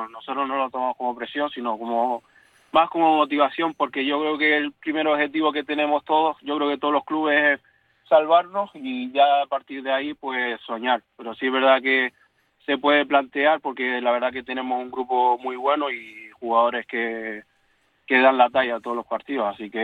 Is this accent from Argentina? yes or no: no; Canary Islands, Spain; yo vengo de las Islas Canarias, yo no estoy acostumbrado a estar 9, 8 horas en bus